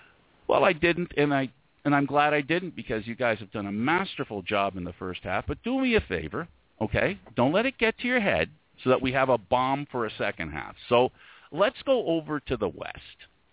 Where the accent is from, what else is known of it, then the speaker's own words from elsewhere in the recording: Canada; As a Canadian, we don't have many opportunities to do that.